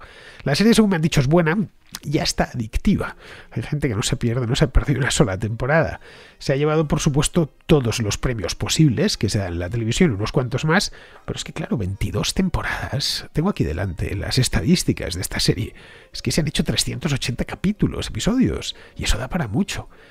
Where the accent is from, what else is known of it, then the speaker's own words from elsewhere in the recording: Madrid, Community of Madrid, Spain; porque yo soy madrileño, hijo, nieto, bisnieto y tataranieto de madrileños. Vamos, que no tengo pueblo